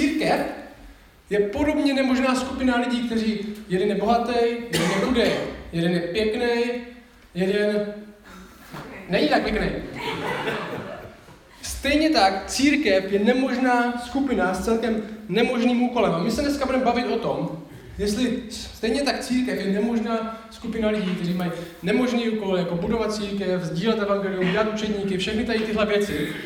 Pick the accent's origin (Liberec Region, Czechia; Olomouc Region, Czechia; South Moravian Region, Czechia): Olomouc Region, Czechia; Šumperk; jak už bylo řečeno, tak jsem ze Šumperka a žiju tam s manželkou, která se jmenuje Lída.